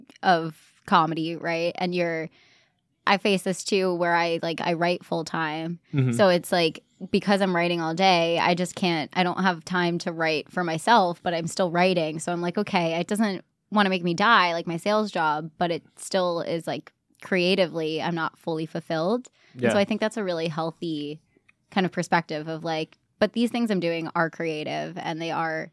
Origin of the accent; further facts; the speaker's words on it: United States; No, I think you're right. I'm an American. Geography's not my thing.